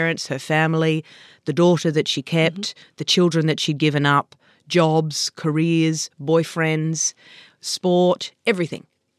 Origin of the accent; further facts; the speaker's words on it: New South Wales, Australia; as a little girl. You'd want to go back down to Luna Park because I grew up on the Lower North Shore.